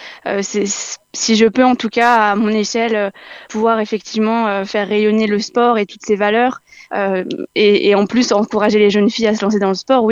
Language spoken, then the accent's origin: French; Remiremont, Grand Est, France; moi, je suis née à Armiremont, j'ai fait toute ma scolarité ici. C'est une petite ville, j'ai tous mes repères